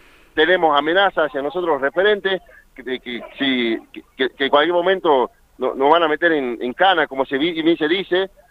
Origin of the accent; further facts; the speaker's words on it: Salta, Argentina; no somos salteños